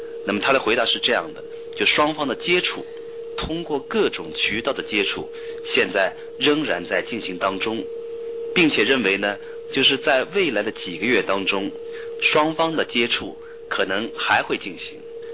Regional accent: China; moved away as an adult; 但是作为一个中国人，我觉得呢，就是我对西藏的认识知识都非常的缺乏

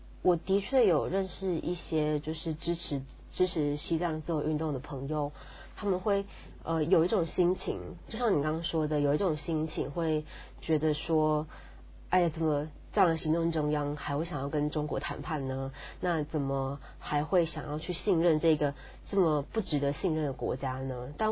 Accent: Taiwan; 我们就是在台湾出生，然后在台湾长大

